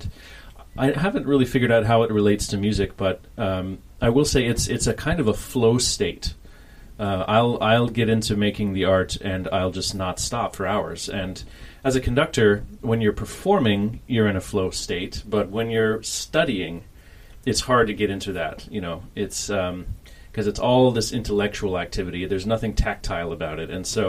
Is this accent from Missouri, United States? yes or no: yes; Kansas City, Missouri, United States; Well, I'm from Kansas City, so not actually too far from here. Growing up, the nearest big city, I guess, was technically St. Louis, but I would come to Chicago with my family.